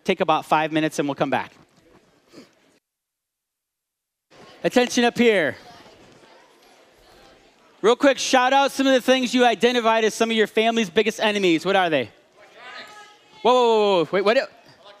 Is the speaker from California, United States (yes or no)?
no; Illinois, United States; Again, I grew up in Illinois, so I used to be, but I came to the light.